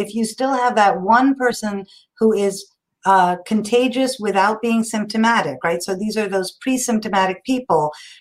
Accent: Karnataka, India; It's Kannada Rajotsava Day in my home state of Karnataka. So it's our language day there.

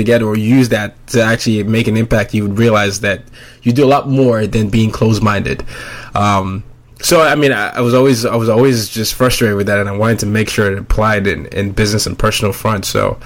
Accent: Nigeria; I'm Nigerian, and we have tribal groups. It's, you know, they're so diverse. We have over 300 different languages.

